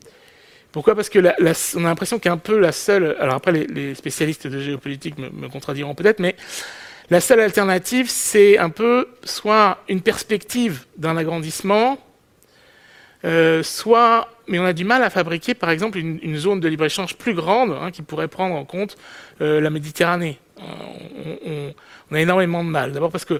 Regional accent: France; et je le dis, je suis français, mais c'est ainsi

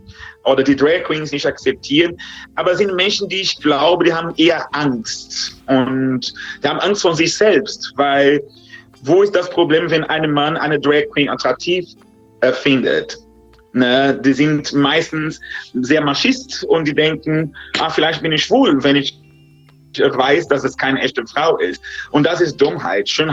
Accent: Brazil; German is a second language; also in den Ländern, wo ich herkomme, in Brasilien.

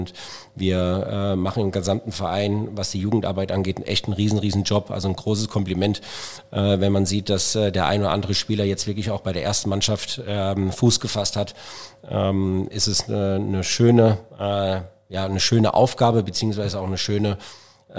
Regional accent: Wiesbaden, Hesse, Germany; mein Lebenslauf hier in Wiesbaden war natürlich geprägt davon, dass ich jetzt erstmal meine Kindheit in Auringen auch verbracht habe. Bin dann zur weiterführenden Schule nach Wiesbaden

